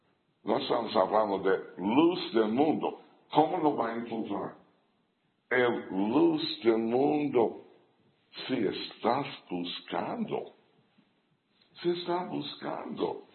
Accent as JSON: {"language": "Spanish", "country": "United States", "second_language": "Spanish", "said": "Y no es porque yo soy norteamericano."}